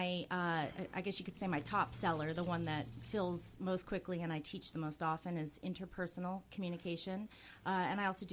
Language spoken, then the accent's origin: English; Massachusetts, United States; also born or lived in Arkansas; Well, I'm actually not from upstate New York. I'm from Western Mass, and I've lived all over.